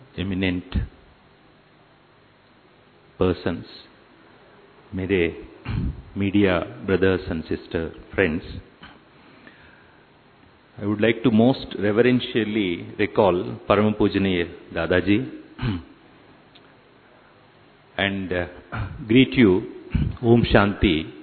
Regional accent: South India, India; मैं तो दक्षिण से हूँ

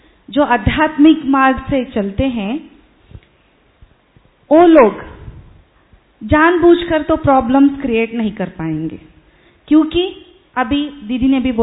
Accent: Karnataka, India; मैं कर्नाटक से आई हूँ।

